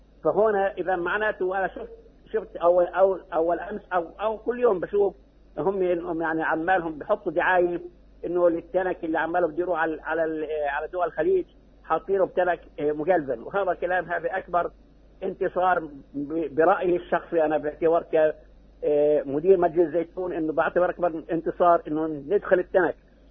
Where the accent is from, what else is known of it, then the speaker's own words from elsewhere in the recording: Palestine; نحن كفلسطينيين وطنيتنا تقاس بمقدار ارتباطنا بشجر الزيتون